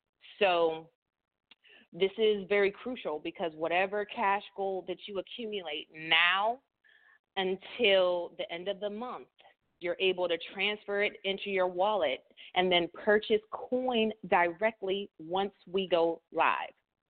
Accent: Youngstown, Ohio, United States; now in Grovetown, United States; I'm originally from Youngstown, Ohio, currently repping Grovetown, Georgia

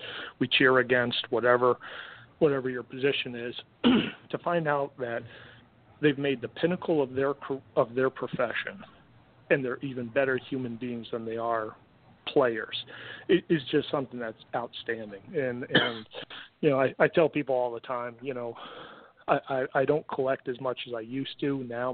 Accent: Connecticut, United States; But so as a kid growing up, I grew up in Connecticut, grew up a huge Mets fan

